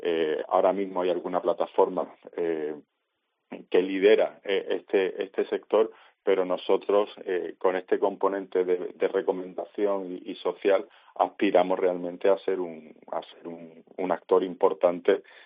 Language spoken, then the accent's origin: Spanish; Cádiz, Andalusia, Spain; now in Málaga, Spain; Yo, aunque llevo viviendo muchos años en Málaga, me crié en Cádiz y desde muy pequeño he estado con la tabla y en la playa